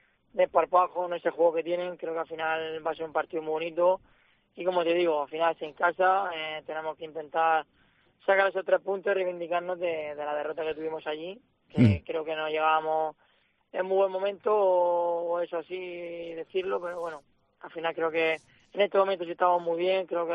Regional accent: Murcia, Region of Murcia, Spain; He vivido muchos años en Real Murcia. Soy murciano y murcianista

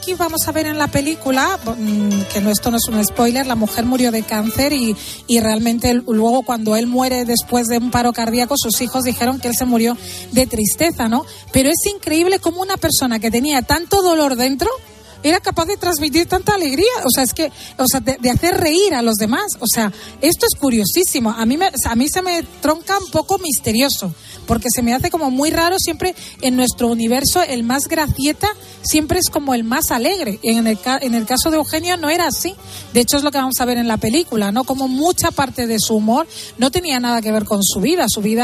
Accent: Equatorial Guinea; ella es guineana de familia, yo soy guineana de origen, pero todos somos españoles. Esto lo tenemos que decir porque tenemos esta doble nacionalidad y a mucha honra

